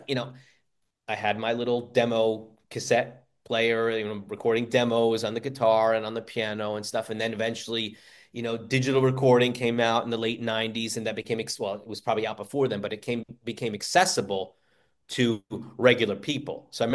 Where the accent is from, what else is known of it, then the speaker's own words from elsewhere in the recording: New York, United States; growing up in the New York area, that was CBS FM 101.1, Cousin Brucey, you know?